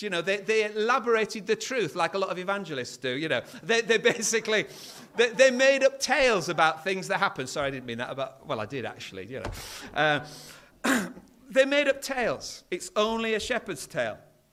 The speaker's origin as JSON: {"language": "English", "region": "Yorkshire and the Humber", "country": "United Kingdom", "said": "I come from North Yorkshire, the famous county where there are more sheep than people."}